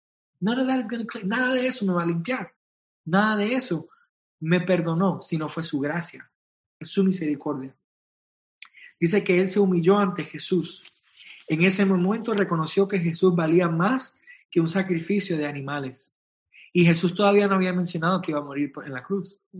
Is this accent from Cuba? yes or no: no; Puerto Rico; Yo no soy hebreo, yo soy puertorriqueño.